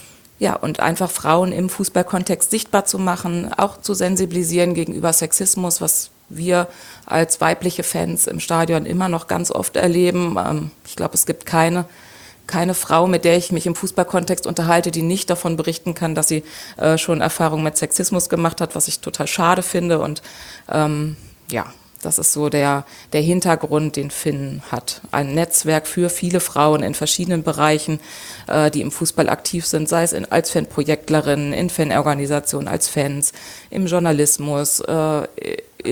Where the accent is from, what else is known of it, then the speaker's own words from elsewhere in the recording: Lower Saxony, Germany; born there; now in Dortmund, Germany; ich bin 42 Jahre alt, eigentlich gebürtige Niedersachsin, wohne aber seit vielen Jahren in Dortmund, bin des Fußballs und der Liebe wegen nach Dortmund gezogen